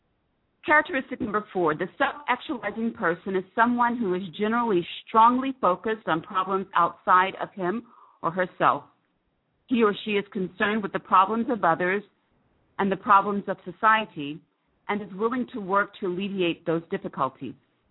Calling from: Saudi Arabia; I'm calling in from Saudi Arabia.

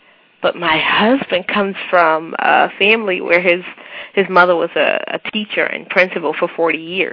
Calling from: Newark, New Jersey, United States; And I'm calling in from Newark, New Jersey.

